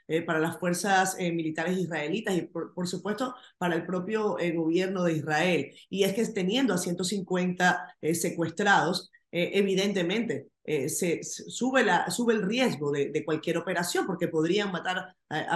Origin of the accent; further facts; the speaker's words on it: Venezuela; los que somos venezolanos lo podemos entender muy bien